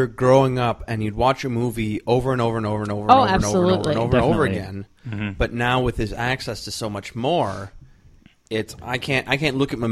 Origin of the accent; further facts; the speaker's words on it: Minnetonka, Minnesota, United States; Inconvenient from where we grew up in Minnetonka.